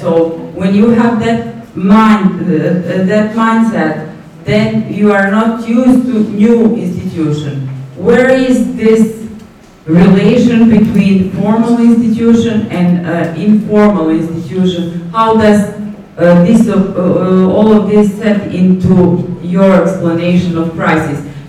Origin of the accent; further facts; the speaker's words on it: Montenegro; English is a second language; I'm coming from Montenegro, ex-socialist country, as Poland is.